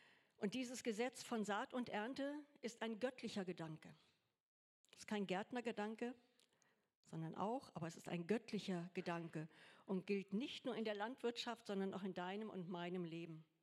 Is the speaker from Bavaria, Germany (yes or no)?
no; Goslar, Lower Saxony, Germany; Ich komme ja aus Goslar, aus der Kaiserstadt Goslar